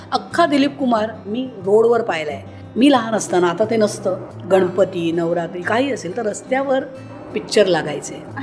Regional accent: Maharashtra, India; म्हणजे मला खूप अभिमान आहे की मी मराठी आहे, मला मराठी येतं, हिंदी येतं आणि इंग्लिश येतं.

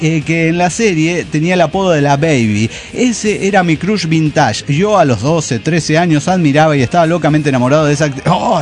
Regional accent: Guanajuato, Mexico; Pero, digo de Guanajuato, perdón. Me quedé con Querétaro.

